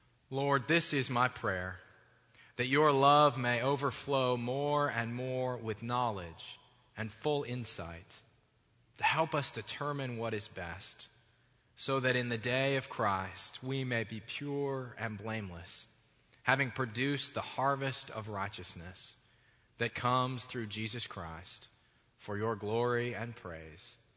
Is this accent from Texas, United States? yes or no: no; Michigan, United States; You see, I grew up in Michigan going to a United Methodist church camp.